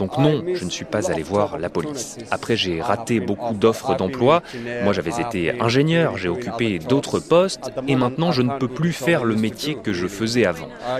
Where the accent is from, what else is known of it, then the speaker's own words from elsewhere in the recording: Somalia; now in London, United Kingdom; J'habite ici depuis 28 ans. Je suis arrivé de Somalie, c'est mon pays, tout comme la Grande-Bretagne.